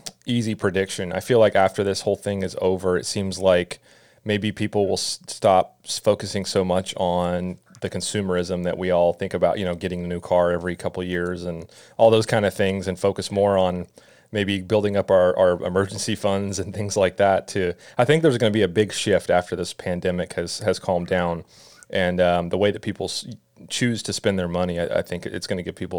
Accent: Jacksonville, Florida, United States; It's funny, like I grew up here in Jacksonville my entire life

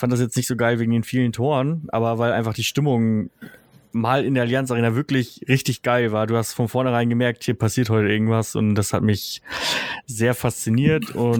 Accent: Northern Germany, Germany; Schon im Bayern-Strampler aufgewachsen, auch als Norddeutscher.

